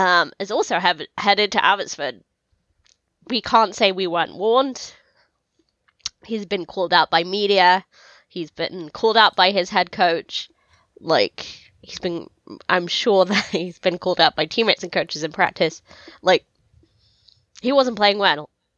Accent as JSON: {"language": "English", "region": "London", "country": "United Kingdom", "said": "Yeah, I mean, I'm a Londoner."}